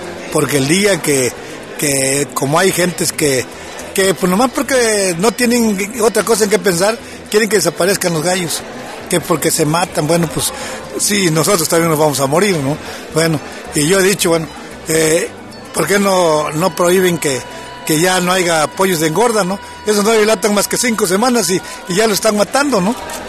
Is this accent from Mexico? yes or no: yes; Tuxpan, Mexico; pues yo me regreso a mi tierra a trabajar, y me vine para acá y aquí estamos, ¿no? Trabajando. Sabemos, ¿verdad?, que francamente a esta región de Tuxpan es una región gallera